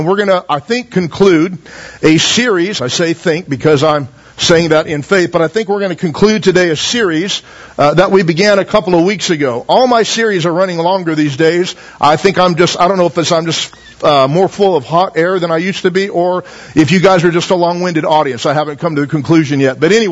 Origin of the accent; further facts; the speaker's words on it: Taft, United States; I was born and raised here in Taft, and then I've been everywhere else since.